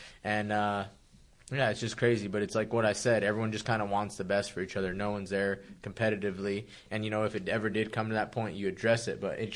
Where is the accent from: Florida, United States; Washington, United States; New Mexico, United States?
New Mexico, United States; Like, I'm from New Mexico.